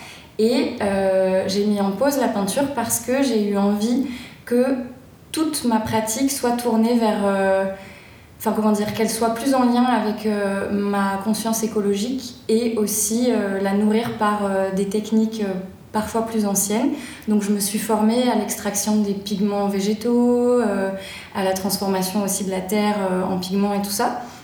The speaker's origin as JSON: {"language": "French", "town": "Alès", "region": "Occitanie", "country": "France", "tie": "born or raised there", "said": "je suis née à Alès. Petite ville, ancienne ville minière dans les Cévennes. J'ai fait mon parcours scolaire là-bas et ensuite j'ai fait les Beaux-Arts de Montpellier. Donc je suis restée pas mal dans le Midi."}